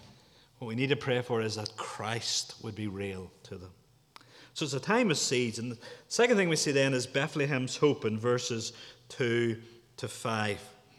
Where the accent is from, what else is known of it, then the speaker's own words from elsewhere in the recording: Gerrards Pass, Northern Ireland, United Kingdom; People, when they ask me where I come from, I often say I come from Gerrards Pass. And in many ways, Gerrards Pass is more of a district than it is anything else. If you're driving from Newry to Portadown, you could go through Gerrards Pass.